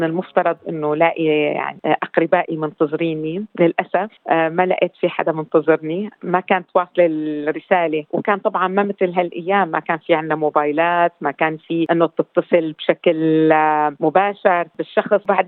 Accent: Syria; moved away; أول ما جيت كل شيء مختلف نهائيا عن بلدي سوريا، أنا بالأصل من سوريا.

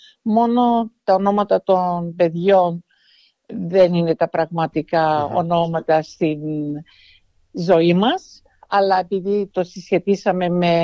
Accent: Famagusta, Famagusta District, Cyprus; also born or lived in Nicosia; now in Australia; Γεννήθηκα στη Λευκοσία, αλλά ο πατέρας μου είχε πάρει μια επιχείρηση της Coca-Cola's, ήταν αντιπρόσωπος της Coca-Cola's και είχαμε μεταφερθεί και αρχίσαμε να ζούμε στην Αμόχωστο, στην ωραία Αμόχωστο.

